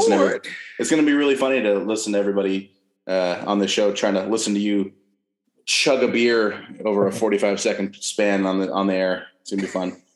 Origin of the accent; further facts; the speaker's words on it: West Coast, United States; I come from the West Coast. I've had voodoo donuts.